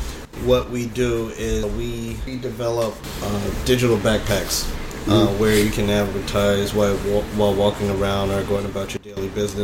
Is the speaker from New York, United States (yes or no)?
yes; Bronx, New York, United States; born there; Well, I was born in the Bronx.